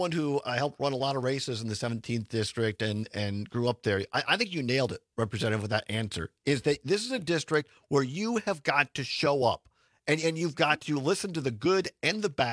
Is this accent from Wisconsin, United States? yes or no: yes; Richland Center, Wisconsin, United States; I stood there a couple of years ago at my hometown Richland Center when UW Richland was facing closure